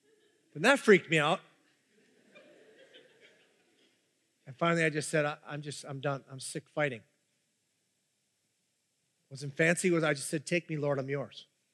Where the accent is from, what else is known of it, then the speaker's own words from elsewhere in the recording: Minnesota, United States; I'm from the Iron Range. We call it Iron Range orange juice.